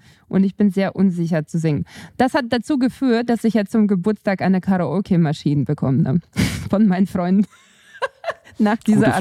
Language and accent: German; Riga, Latvia; moved away as an adult; now in Munich, Germany; ich bin in Riga geboren und aufgewachsen und bin dann nach München gegangen